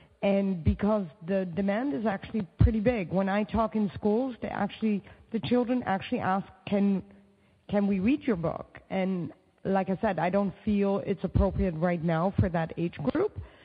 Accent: Pakistan; For example, I am Pakistani of origin, that's an identity that I can relate

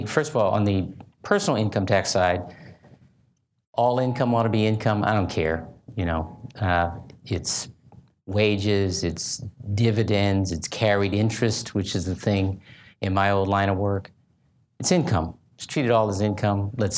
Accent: Chicago, Illinois, United States; When I was growing up on the South Side, nobody said, you know, they're bad because they're wealthy on the North Side.

